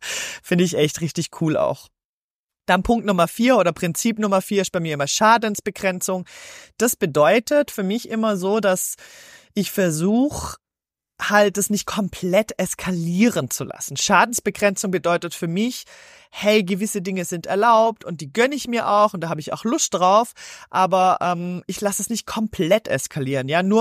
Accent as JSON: {"language": "German", "country": "Switzerland", "said": "bei uns in der Schweiz ist so, Salat wird bestellt"}